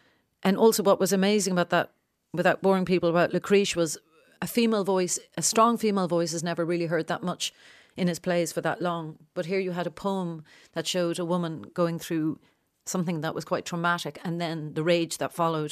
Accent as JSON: {"language": "English", "country": "Ireland", "said": "And we just felt like as little Irish people, how, you know, I wasn't trained at this at all."}